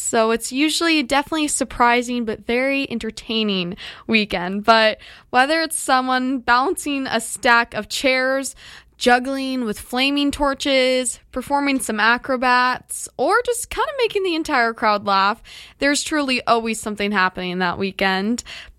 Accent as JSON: {"language": "English", "town": "Kingston", "region": "Ontario", "country": "Canada", "tie": "born or raised there", "said": "But as I've mentioned before in the show, I was born and raised right here in Kingston, so buskers have always really been a part of my summer"}